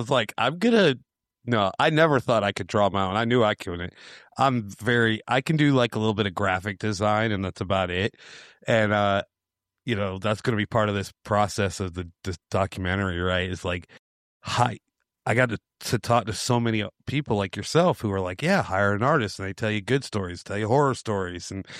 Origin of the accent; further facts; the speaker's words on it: New York, United States; I'm 10 minutes from the Pennsylvania border. Like, you can't get further south in New York where I was unless you went 4 hours east to New York City, you know?